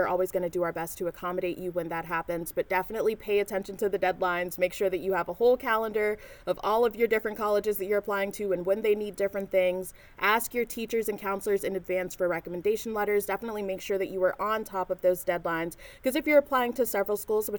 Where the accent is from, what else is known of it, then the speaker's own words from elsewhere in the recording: Nashville, Tennessee, United States; I knew nothing about Regents when I first got here because I'm from Nashville.